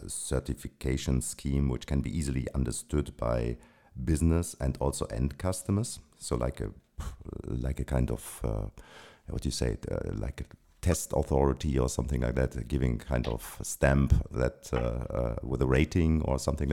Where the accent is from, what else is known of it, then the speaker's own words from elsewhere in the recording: Germany; English is a second language; Yeah, I see that in my hometown. So I'm in Germany, in a very traditional steel city, and even ThyssenKrupp, the main company here, is now making steel with hydrogen.